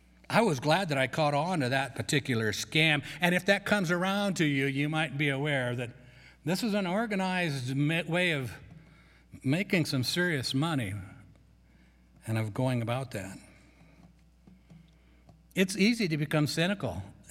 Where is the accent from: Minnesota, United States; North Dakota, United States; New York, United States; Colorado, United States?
Colorado, United States; Grand Junction; Well, I'm from Grand Junction.